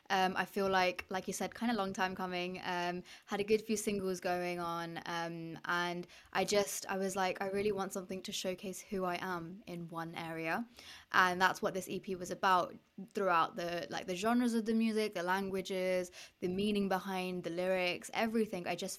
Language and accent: English; United Kingdom; first language Telugu; bringing in my mother tongue, Telugu, which meant a lot because I didn't see that put up in the British Asian scene growing up.